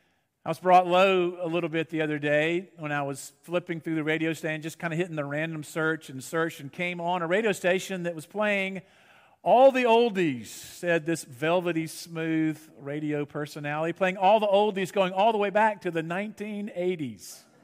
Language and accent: English; Memphis, Tennessee, United States; I remember back growing up on Sundays here in Memphis back in the 70s and 80s